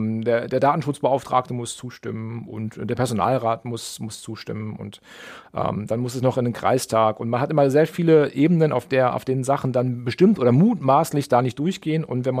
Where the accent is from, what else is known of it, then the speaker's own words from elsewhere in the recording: Lower Saxony, Germany; ich komme weiter aus dem Norden, Nähe von Lüneburg